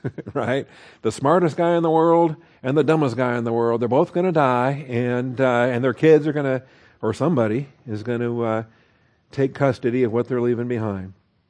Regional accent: Washington, United States; You know, I'm waiting for my home state. Washington State's going to have to be renamed at some point because George Washington owned slaves.

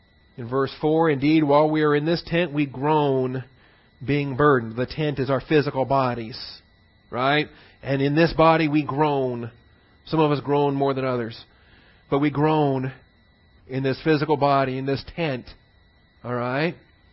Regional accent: Pacific Northwest, United States; I grew up in the Northwest in a big logging type environment.

